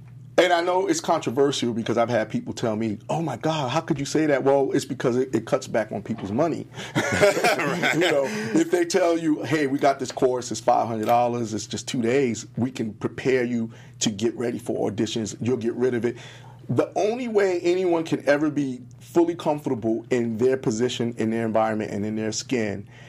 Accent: New York, United States; I mean, I'm from New York, so the people who I hang around, they're all theatrical and theater-based actors.

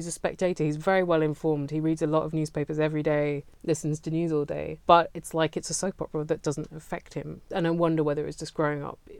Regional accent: South East England, United Kingdom; And I'm from Southeast England as well

